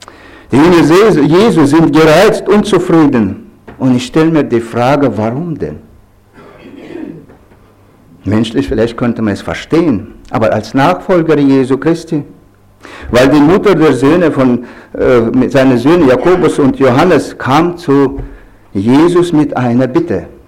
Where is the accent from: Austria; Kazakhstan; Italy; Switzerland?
Kazakhstan; Ich bin aufgewachsen als Deutscher in Kasachstan, geboren und aufgewachsen in Kasachstan. Zu damaliger Zeit gehörte das Land zur Sowjetunion.